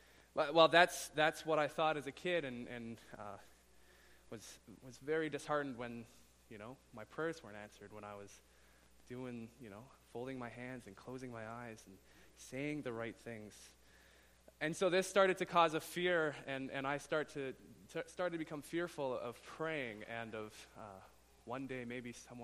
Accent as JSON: {"language": "English", "town": "Calgary", "region": "Alberta", "country": "Canada", "said": "I'm from Calgary, and you know, we get Chinooks down there all the time"}